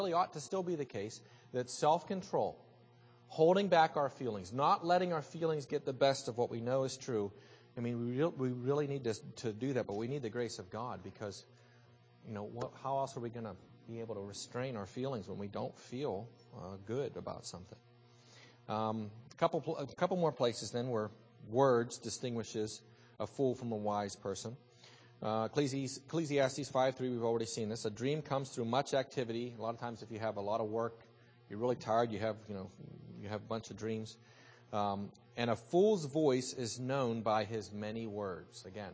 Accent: Pennsylvania, United States; I mean, I grew up in Western Pennsylvania, like most of you.

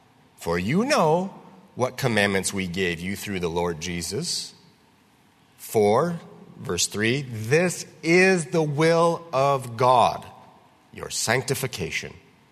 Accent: Wisconsin, United States; like where I grew up in Wisconsin, I lived along the St. Croix River

